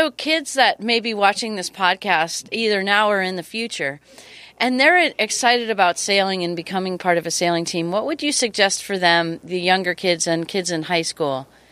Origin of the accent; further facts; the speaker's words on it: Hawaii, United States; Marvin's my husband, and it's funny because we grew up in Hawaii, and I attended University of Hawaii